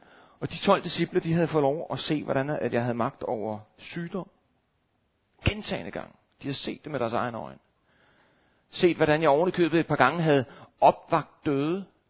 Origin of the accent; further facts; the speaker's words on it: Copenhagen, Capital Region of Denmark, Denmark; Jeg er vokset op herinde i København og bor nu på Vestjylland med mine tre børn.